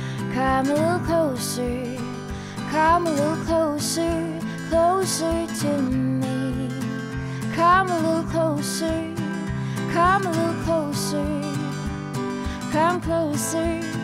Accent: Vaksdal, Vestland, Norway; Jeg er fra Vaksdal.

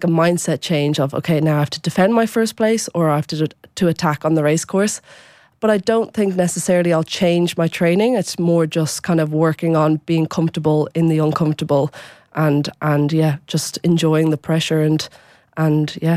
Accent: Leinster, Ireland; I grew up sailing in Hoteochla, but I would have done heaps in Dunleary

